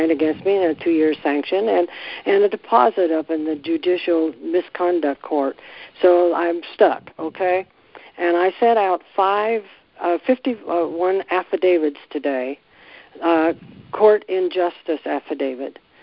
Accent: Indiana, United States; I'm from Indiana.

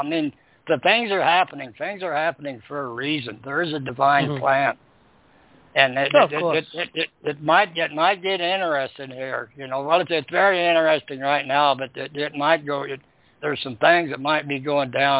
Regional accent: Southern United States, United States; accent: southern; Rebels with my southern accent and everything else, I'll get on the news and I'll read it.

